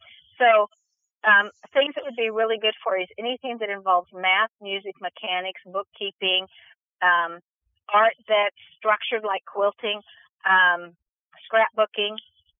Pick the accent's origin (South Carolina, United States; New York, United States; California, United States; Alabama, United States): California, United States; Point Loma; I could always see that from the house I grew up in, because I grew up here in Point Loma.